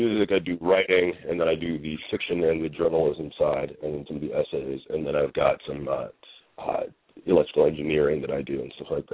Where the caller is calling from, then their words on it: Canton, Ohio, United States; I'm calling from Canton, Ohio, at the moment.